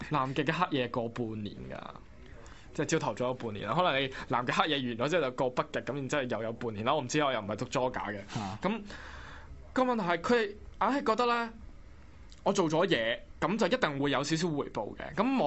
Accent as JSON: {"language": "Cantonese", "country": "Hong Kong", "said": "其實香港人都唔係啊，即係你作為一個香港人，我明白你要顧及生活嘅。"}